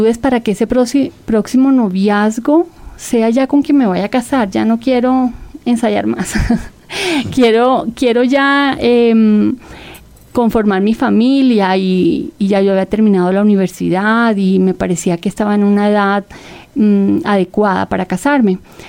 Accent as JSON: {"language": "Spanish", "region": "Caribbean Region", "country": "Colombia", "said": "Sí, yo soy costeña y me encanta bailar."}